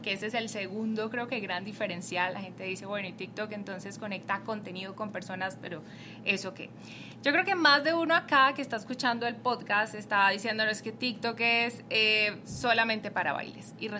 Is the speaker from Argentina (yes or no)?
no; Colombia; now in Mexico; en mi caso, que soy colombiana viviendo en México